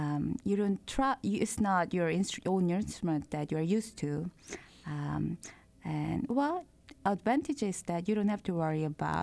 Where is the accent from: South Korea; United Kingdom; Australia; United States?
South Korea; But, you know, I came from Korea, and most kids start when they're 3.